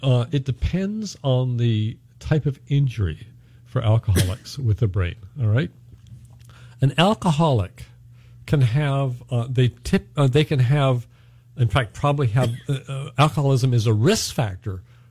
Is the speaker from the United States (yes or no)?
no; Canada; And I come from Canada where there's really no litigation issues, all right?